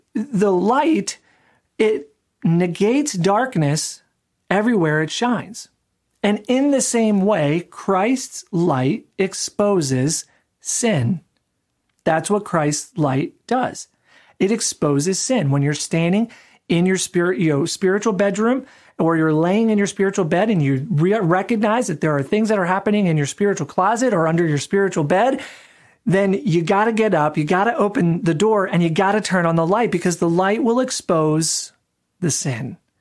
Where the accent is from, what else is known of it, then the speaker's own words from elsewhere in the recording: Philadelphia, Pennsylvania, United States; Growing up in Philadelphia, I'm always a big fan of Benjamin Franklin.